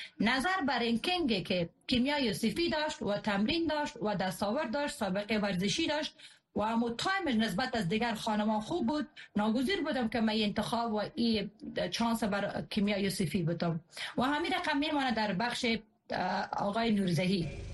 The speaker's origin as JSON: {"language": "Persian", "country": "Afghanistan", "said": "با هی از افغانستان هستیم، افغان هستیم"}